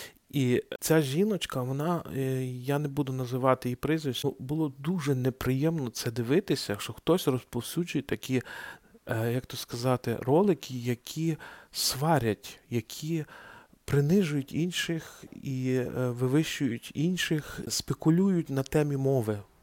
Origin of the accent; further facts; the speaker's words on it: Lviv, Lviv Oblast, Ukraine; also born or lived in Germany / Japan; Я сам родом зі Львова, так, але я з початку 2000-х вже вчився в Німеччині, потім працював в Японії. Моє місто Львів, але я ніколи не відчував якоїсь різниці між львів'янами і нельвів'янами.